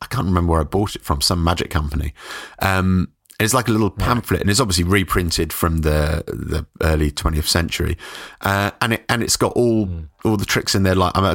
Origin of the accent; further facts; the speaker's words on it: Forest Hill, London, United Kingdom; now in Brighton, United Kingdom; so I was brought up in South London in Forest Hill. And I moved to Brighton for university